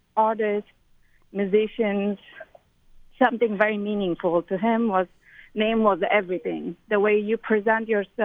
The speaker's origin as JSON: {"language": "English", "country": "Afghanistan", "tie": "born or raised there", "lives_now": "Santa Cruz, United States", "said": "I'm originally born and raised in Afghanistan. I came to Santa Cruz to go to Cal Poly"}